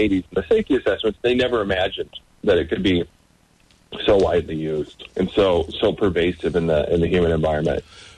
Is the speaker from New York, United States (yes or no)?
no; Iowa, United States; You know, listen, I'm from Iowa, so this is the most widely used chemical in our state.